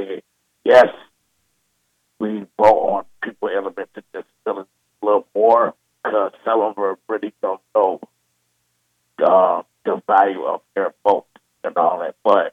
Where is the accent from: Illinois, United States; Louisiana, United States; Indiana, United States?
Illinois, United States; Lansing; born there; now in Madison, United States; I'm 38 years old. I'm calling for the Lansing area. I was born in the Lansing area, but now I live in the Madison area.